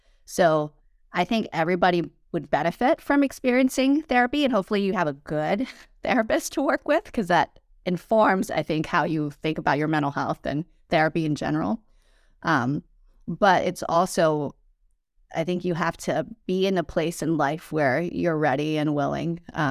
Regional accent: Thailand; now in United States; growing up in Thailand. That's, like, not really, that wasn't really, like, a program or degree you could study in Thailand. And I was coming to the U.S. for college.

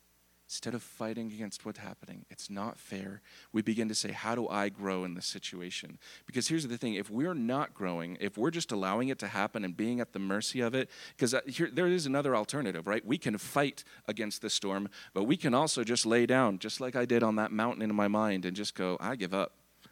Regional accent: Florida, United States; moved away; also born or lived in Michigan; And when I was in high school, I loved the cold. because I came from Florida, humid, hot.

